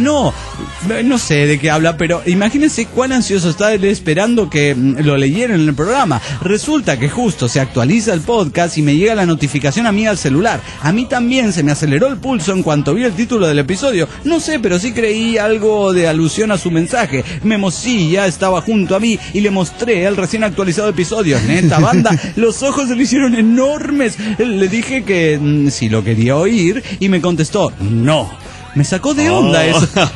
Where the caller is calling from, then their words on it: Morelia, Michoacán, Mexico; de Morelia, Michoacán.